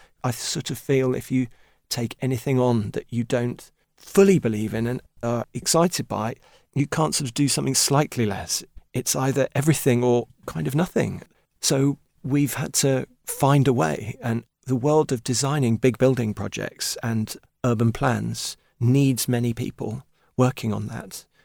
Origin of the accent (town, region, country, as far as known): Wood Green, London, United Kingdom; born or raised there